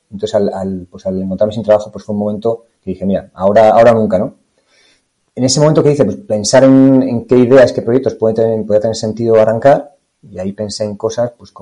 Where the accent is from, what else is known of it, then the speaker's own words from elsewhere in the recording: Madrid, Community of Madrid, Spain; Mira, soy madrileño de nacimiento. He crecido aquí en Madrid, donde vivo ahora mismo.